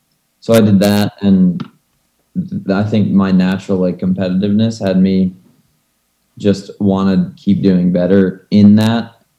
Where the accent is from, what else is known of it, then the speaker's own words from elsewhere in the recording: Anchorage, Alaska, United States; I'm an athlete on the U.S. cross-country ski team, and I'm from Anchorage, Alaska. I'm 20 years old.